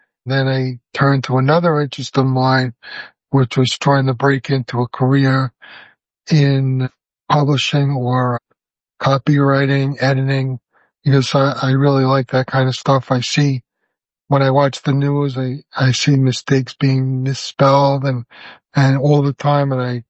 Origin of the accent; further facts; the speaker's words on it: Brooklyn, New York, United States; also born or lived in Long Island; Growing up in Brooklyn was a little easier because I had a lot of friends there, and it was just a very tight-knit community. And then my father moved us out to Long Island